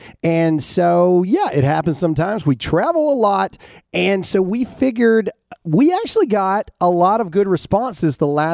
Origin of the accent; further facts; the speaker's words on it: Mississippi, United States; I'm from Mississippi. I can't do two things at once.